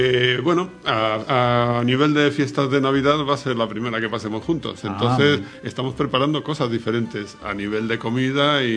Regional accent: León, Castile and León, Spain; now in Leganés, Spain; No, de León.

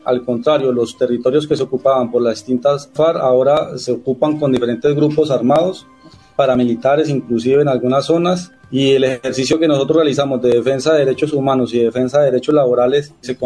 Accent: Valle del Cauca, Colombia; la zona de donde vengo, el Valle del Cauca, está pasando por una situación muy compleja

